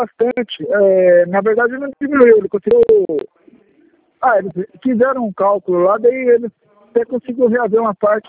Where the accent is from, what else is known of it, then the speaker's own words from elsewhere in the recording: Cascavel, Paraná, Brazil; Mas tem, se eu for para Cascavel, Paraná, eu sou de Cascavel, né?